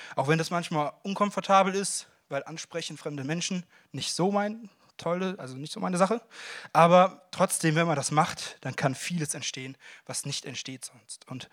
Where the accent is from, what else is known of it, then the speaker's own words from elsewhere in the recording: Erftstadt, North Rhine-Westphalia, Germany; Ich komme aus Erftstadt, das ist bei Köln, da im Norden irgendwo, von hier aus.